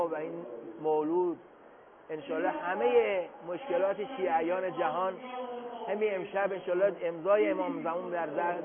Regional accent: Isfahan, Iran; now in Qom, Iran; من اصفهانی هستم

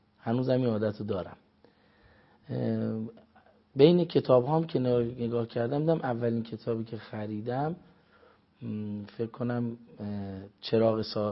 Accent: Qom, Iran; اصالتاً اهل قمم.

